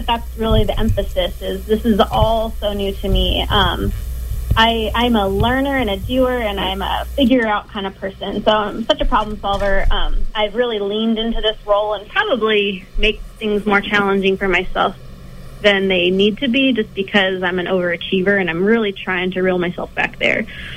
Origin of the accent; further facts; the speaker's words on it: Chester, California, United States; I grew up in Chester, so Chico's kind of our place to go anyway, being a Chester person.